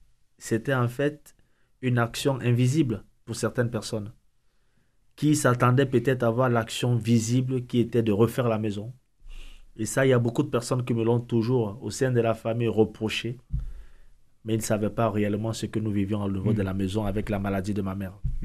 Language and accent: French; Cameroon; moved away; Parce que je suis parti du Cameroun en 2003.